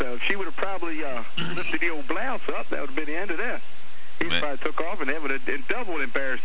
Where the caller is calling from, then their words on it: Philadelphia, Pennsylvania, United States; I'm calling from Philadelphia.